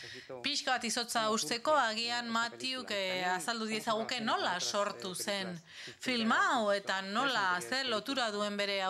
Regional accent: Baltimore, Maryland, United States; Bai, ni ere Baltimorekoa naiz.

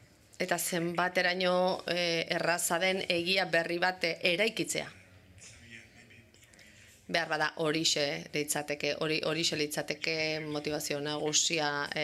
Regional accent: Miami, Florida, United States; Miamikoa naiz

